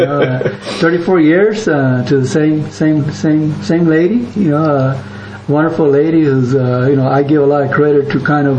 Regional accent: California, United States; born and raised in California. You know, You know, my parents immigrated in 1946. From Mexico, and you know, we grew up in Kern County. I grew up in Kern County

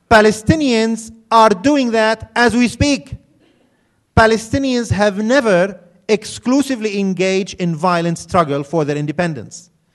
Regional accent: South Governorate, Lebanon; I come from South Lebanon.

